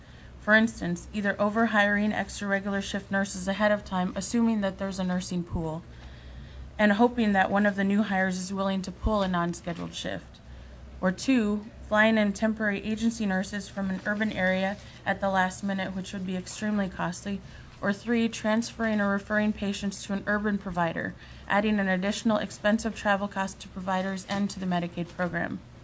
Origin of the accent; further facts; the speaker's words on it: Shaktoolik, Alaska, United States; also born or lived in Mekoryuk; I'm originally from Shaktulik and Mikoryuk.